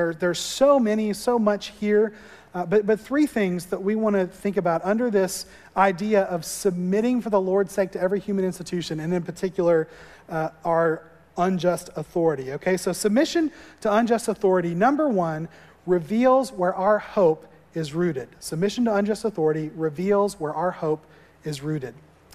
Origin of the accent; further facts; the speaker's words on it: Florida, United States; The first time that I ever saw snow, growing up in Florida, we didn't see real snow ever.